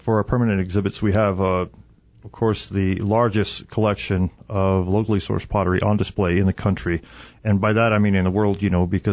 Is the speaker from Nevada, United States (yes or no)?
no; Oklahoma, United States; I'm from the Cherokee Nation of Oklahoma.